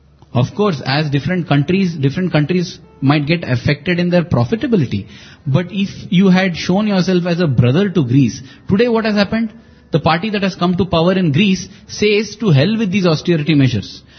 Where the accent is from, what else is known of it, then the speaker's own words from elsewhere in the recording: India; I'm not saying that I'm being an Indian, I feel the Chinese are wrong